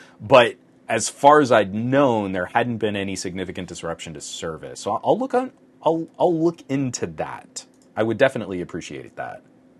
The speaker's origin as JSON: {"language": "English", "country": "United States", "said": "I'm from the United States. It's not a reflection on my opinion on Ukraine's sovereignty. It's just a bad, lazy habit of a North American."}